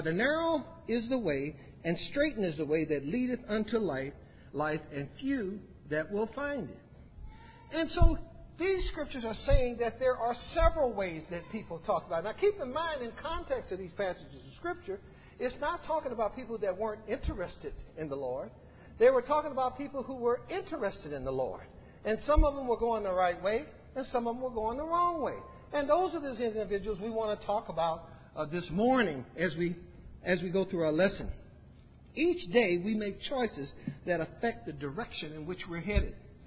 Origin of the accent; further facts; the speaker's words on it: Valdosta, Georgia, United States; born there; I was born in Valdosta, Georgia.